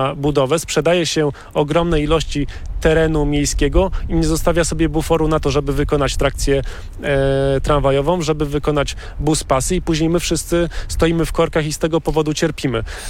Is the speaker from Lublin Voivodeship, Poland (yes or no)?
no; Gdańsk, Pomeranian Voivodeship, Poland; Ja jestem urodzony w Gdańsku, mieszkałem 25 lat w Oliwie, od 4 lat mieszkam na Starym Przedmieściu, czyli części Śródmieścia.